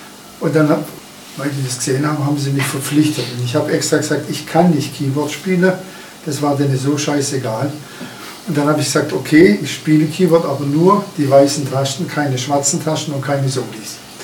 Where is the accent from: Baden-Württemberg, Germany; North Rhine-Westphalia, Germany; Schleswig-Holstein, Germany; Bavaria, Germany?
North Rhine-Westphalia, Germany; Bonn; ich komme ja aus Bonn ursprünglich.